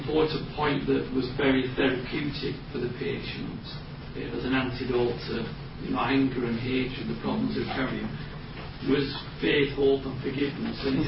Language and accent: English; England, United Kingdom; from England.